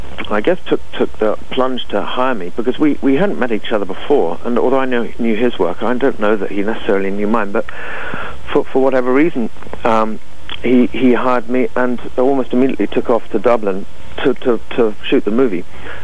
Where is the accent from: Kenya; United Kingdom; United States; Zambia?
United Kingdom; England; as you can hear, I'm quite English